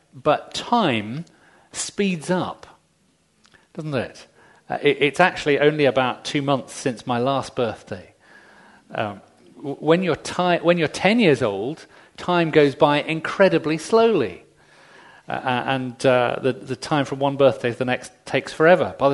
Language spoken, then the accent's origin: English; England, United Kingdom; born there; am now 47, so I reckon I've got another 30 years before I beat the odds. Actually, I might get another year because I was born in England.